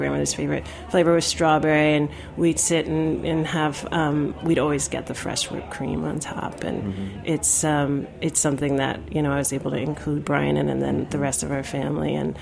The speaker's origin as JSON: {"language": "English", "town": "Queens", "region": "New York", "country": "United States", "tie": "born or raised there", "said": "Well, I grew up in New York and in Queens and Kew Gardens. And I grew up going to Eddie's Sweet Shop, which we still go to."}